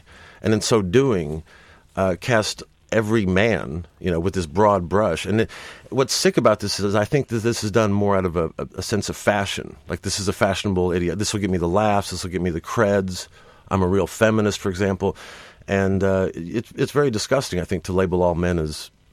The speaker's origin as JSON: {"language": "English", "region": "London", "country": "United Kingdom", "said": "I am a Londoner, exactly."}